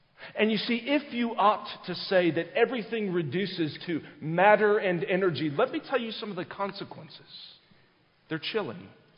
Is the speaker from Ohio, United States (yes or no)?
no; South Carolina, United States; to be away from home, to be away from where I grew up in South Carolina and remember Christmases there.